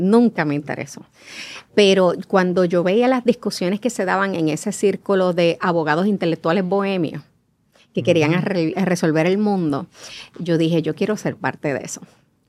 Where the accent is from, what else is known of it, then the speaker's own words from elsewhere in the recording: Mayagüez, Puerto Rico; Nací en Mayagüez. Mi mamá venía de una familia bien pobre.